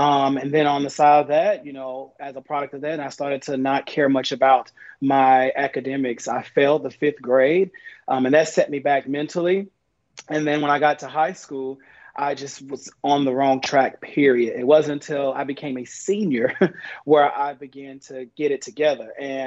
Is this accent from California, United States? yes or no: no; Texas, United States; I'm from Texas, so I'm from the southern region, from the south of the U.S.